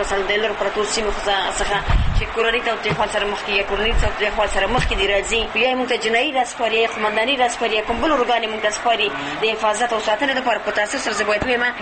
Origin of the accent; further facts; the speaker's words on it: Kunar, Afghanistan; د کونړ ولایت یو تن کې اوسیدونکی.